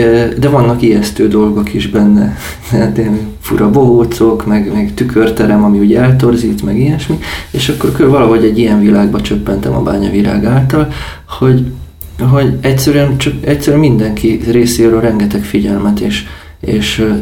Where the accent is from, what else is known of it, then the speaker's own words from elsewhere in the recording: Székely Land, Romania; igen, Székely vagyok, ott élek